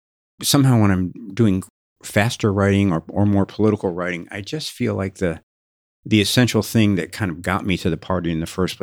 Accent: Chicago, Illinois, United States; You know, I grew up in Chicago, and I had a lot of relatives in Amarillo, Texas

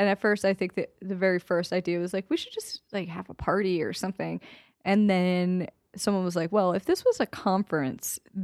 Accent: Philadelphia, Pennsylvania, United States; Come true. My hometown, my favorite place. I'm doing my event there.

